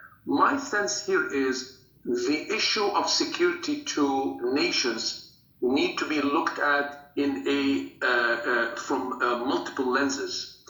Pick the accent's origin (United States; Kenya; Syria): Syria; I think, many of you who know where I was born in Syria. my country was decimated